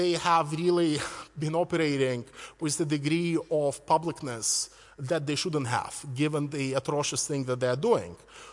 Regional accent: Belarus; English is a second language; Something much closer to where I come from Belarus

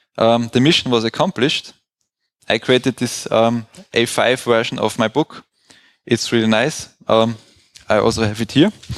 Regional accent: Graz, Styria, Austria; I am from Graz, so I figured out that the ÖH Service Center, you can print your diploma thesis there

